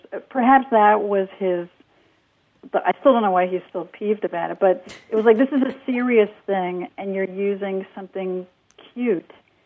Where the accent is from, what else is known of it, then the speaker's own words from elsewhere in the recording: New York, United States; now in Indianapolis, United States; I'm from New York